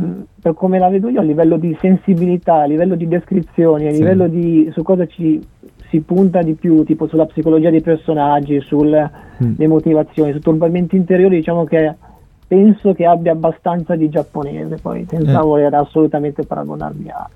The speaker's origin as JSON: {"language": "Italian", "town": "Varese", "region": "Lombardy", "country": "Italy", "tie": "born there", "lives_now": "Milan, Italy", "said": "sì, sono nato a Varese, i miei genitori abitano in provincia di Varese, okay. Attualmente risiedo a Milano, insomma."}